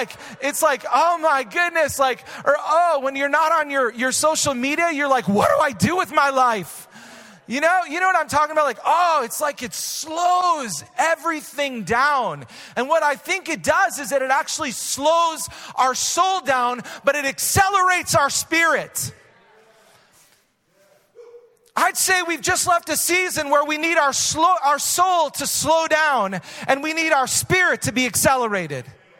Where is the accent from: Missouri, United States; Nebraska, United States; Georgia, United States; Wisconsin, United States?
Wisconsin, United States; I mean, I grew up in Wisconsin, so it was cheese everything.